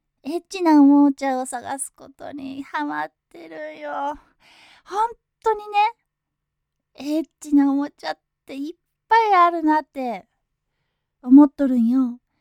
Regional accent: Kyushu, Japan; ちょっと私の地元、ちょっと先に言っちゃうんですけど、九州の方言を入れてもいいよっていう企画なんですよ。

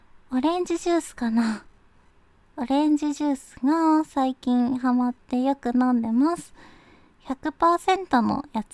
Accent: Osaka, Japan; 出身地は大阪です。

